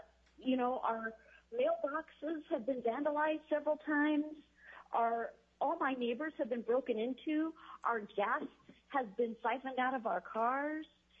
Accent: Alaska, United States; You know, I grew up in Alaska. I have been in Alaska since 1967

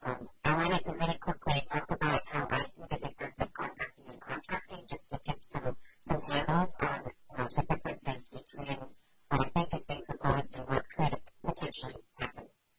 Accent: Alaska, United States; we're from Alaska, we're indigenous to Alaska, this is going to be an easy transition back to Alaska.

